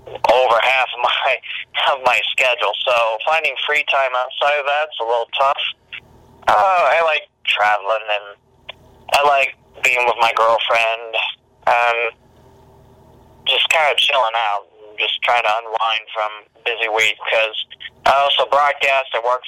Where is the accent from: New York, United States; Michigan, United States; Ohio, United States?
Ohio, United States; West Alexandria; My hometown is actually West Alexandria. It's a not a suburb, but it's a little country town about 30 minutes west of Dayton.